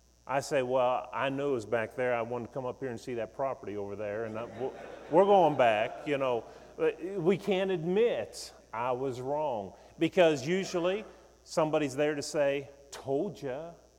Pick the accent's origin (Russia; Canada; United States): United States; West Virginia; I grew up in West Virginia. My grandparents were farmers all their life.